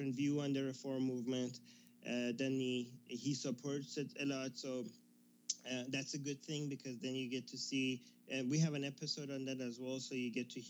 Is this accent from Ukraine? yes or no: no; Iran; Me from Iran